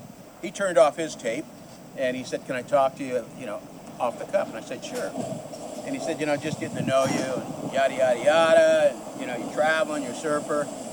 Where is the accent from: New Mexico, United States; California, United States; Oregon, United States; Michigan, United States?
California, United States; La Selva Beach; I was born and raised here in town. Grew up down in La Selva Beach, along the beaches there.